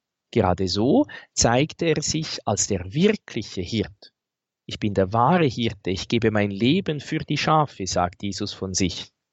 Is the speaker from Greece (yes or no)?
no; Switzerland; soweit ich die deutsche Sprache verstehe, als Schweizer ist das je nachdem ja nicht ganz so einfach